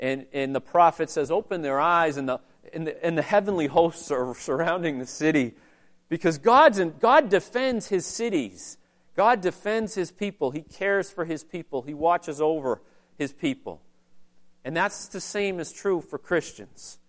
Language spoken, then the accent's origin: English; United States; hop on Route 90, and go to the West Coast, and no one can stop me because I'm American, right?